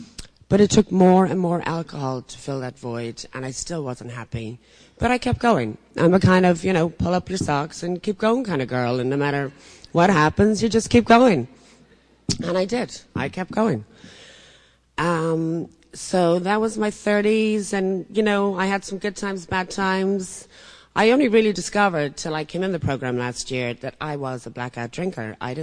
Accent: Dublin, Leinster, Ireland; I grew up in Dublin, Ireland. I was the youngest girl with siblings, 5 siblings.

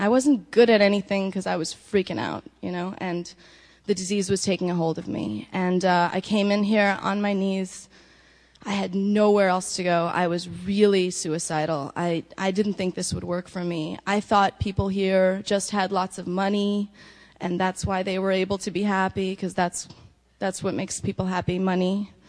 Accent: New York, United States; I'm a New Yorker, so like I wore like a turban

